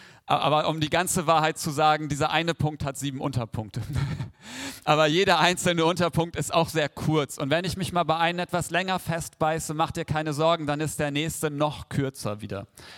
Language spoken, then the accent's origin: German; Weener, Lower Saxony, Germany; ich komme ja aus Vena. Hast du schon mal was von Vena gehört?